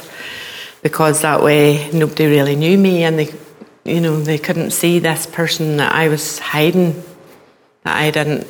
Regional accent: Ballymena, Northern Ireland, United Kingdom; I grew up in Elam Church in Ballymena quite a few years ago.

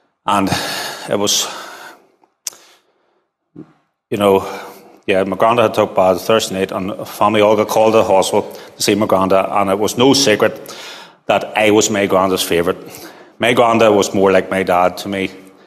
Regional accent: Portadown, Northern Ireland, United Kingdom; there was only one band for me growing up in Portadown.

